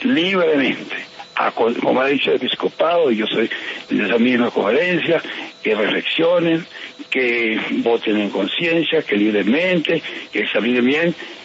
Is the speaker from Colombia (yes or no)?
yes; Garzón, Huila, Colombia; en el diario de Huila, que es mi tierra. Yo soy oriundo de Garzón Huila, en donde fui obispo, lo mismo que fui en Armenia, ahora con 44 años de episcopado